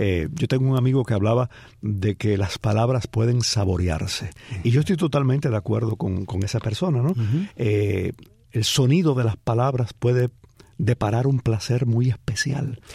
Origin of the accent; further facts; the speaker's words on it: Cuba; como el que yo sentí en el portal de mi casa en mi pueblo en Cuba